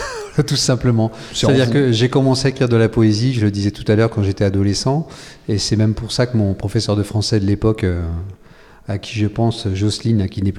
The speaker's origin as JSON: {"language": "French", "town": "Le Mans", "region": "Pays de la Loire", "country": "France", "tie": "born there", "said": "je suis originaire du Mans. Enfin, je suis né au Mans, donc je suis un Sartois pur souche."}